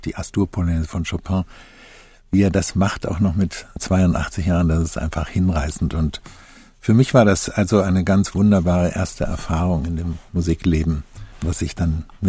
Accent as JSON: {"language": "German", "town": "Nuremberg", "region": "Bavaria", "country": "Germany", "tie": "born or raised there", "said": "Ich bin in Nürnberg groß geworden und das ist eine wirklich sehr schöne alte Stadt"}